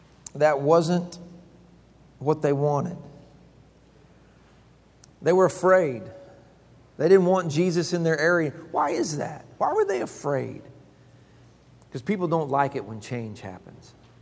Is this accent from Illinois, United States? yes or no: no; Perry, Oklahoma, United States; I grew up in Perry, Oklahoma. I could ride my bike anywhere